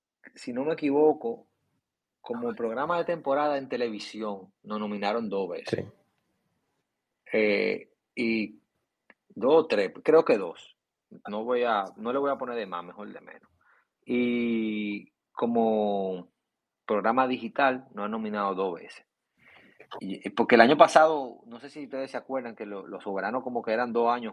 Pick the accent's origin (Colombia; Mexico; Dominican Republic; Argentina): Dominican Republic; a nosotros como dominicanos lo que nos queda es apoyarlo con su cosa buena y con su cosa mala